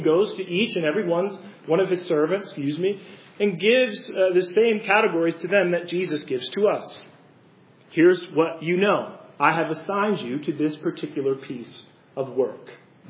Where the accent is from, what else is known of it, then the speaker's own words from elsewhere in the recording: New Jersey, United States; I'm from New Jersey.